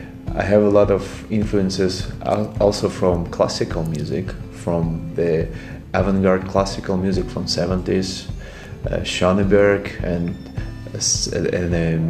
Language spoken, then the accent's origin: English; Perm, Perm Krai, Russia; English is a second language; I'm from the West Ural. This is the. My city is called Perm.